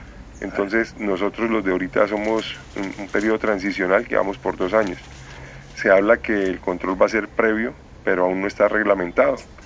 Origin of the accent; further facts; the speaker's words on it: Bucaramanga, Santander, Colombia; Y vengo a Bucaramanga nuevamente a mi tierra